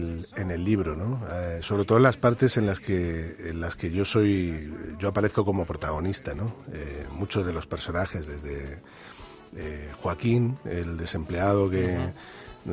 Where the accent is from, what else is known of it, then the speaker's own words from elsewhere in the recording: Madrid, Community of Madrid, Spain; yo me crié en Vallecas, uh-huh. mis padres se conocieron allí